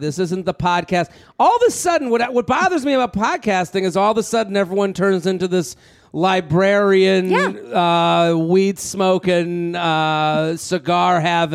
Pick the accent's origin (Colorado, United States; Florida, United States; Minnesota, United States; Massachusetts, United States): Massachusetts, United States; Needham; I grew up in Needham outside of Boston.